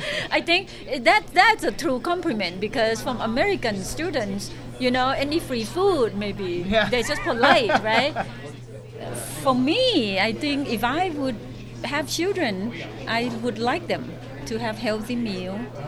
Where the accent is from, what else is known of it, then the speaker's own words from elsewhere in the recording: Thailand; When students learn that I'm from Thailand